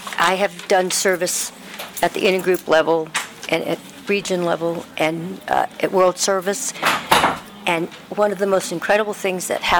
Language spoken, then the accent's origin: English; Houston, Texas, United States; I'm from Houston.